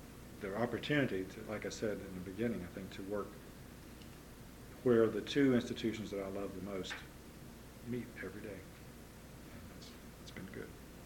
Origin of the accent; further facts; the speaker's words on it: the South, United States; So there's a lot of things that I feel very positive about being a Southerner, and I feel very, very positive about one day going back there.